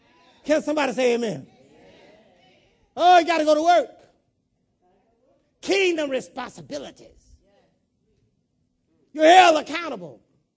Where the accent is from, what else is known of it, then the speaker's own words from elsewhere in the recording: South Carolina, United States; you remember when you were a young child growing up in South Carolina? I said, yes, Lord.